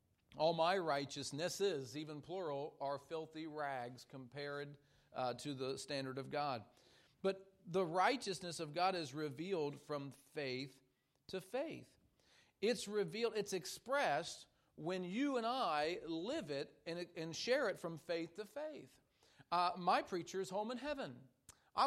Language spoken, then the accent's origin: English; Cincinnati, Ohio, United States; I understand. I grew up in Cincinnati.